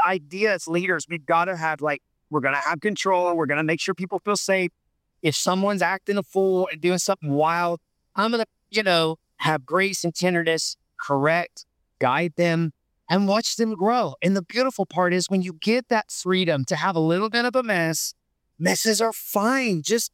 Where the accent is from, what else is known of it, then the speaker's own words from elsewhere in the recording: Appalachia, United States; born there; because I'm like Appalachian born, you know, get whoopings. No whippings, bro. Where I come from is a whooping.